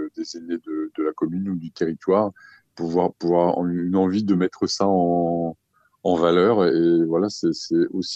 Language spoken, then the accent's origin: French; Ogan, France; comme je suis originaire d'Ogan et que c'est la commune où j'ai grandi